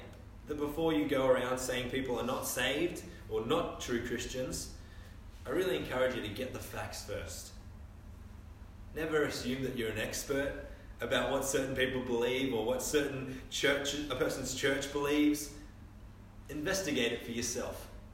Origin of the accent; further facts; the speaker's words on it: Terrigal, New South Wales, Australia; around Easter time in my hometown on the Central Coast, at Terrigal Beach, they have a massive ocean swim